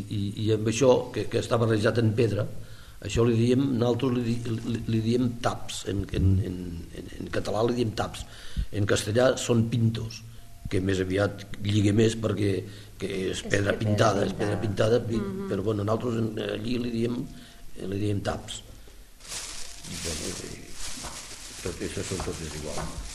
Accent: Flix, Catalonia, Spain; jo sóc de Flix, no sóc d'aquí, i a Flix doncs, hi havia uns mestres

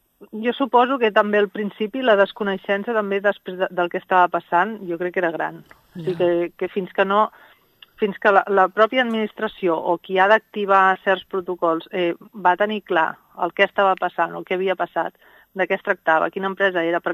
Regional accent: Vilallonga del Camp, Catalonia, Spain; jo soc de Vilallonga del Camp

